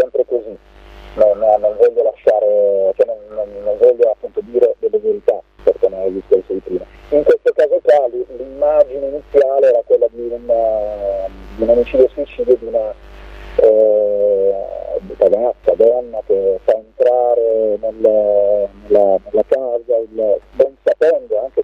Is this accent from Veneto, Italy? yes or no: no; Sardinia, Italy; also born or lived in Serbia; now in Bologna, Italy; In Sardegna, sono cresciuto in Sardegna, poi sono venuto, sono trasferito a Bologna per fare l'università